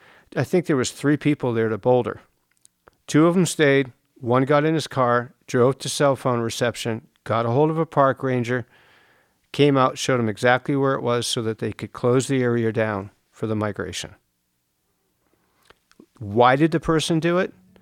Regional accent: East Coast, United States; I grew up on the East Coast. I grew up on a farm.

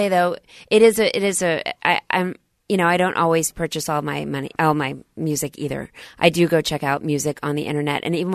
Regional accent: Dallas, Texas, United States; I grew up in Dallas, Texas.

